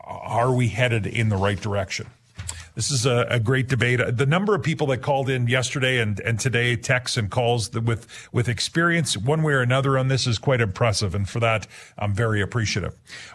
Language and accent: English; Abernethy, Saskatchewan, Canada; but it does go through my hometown of Abernethy and curls around, goes by Lemberg and on to Newdorf.